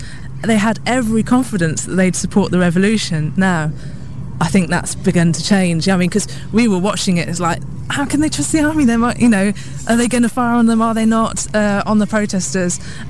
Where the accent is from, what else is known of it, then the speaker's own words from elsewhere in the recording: London, United Kingdom; people love the fact that we're from London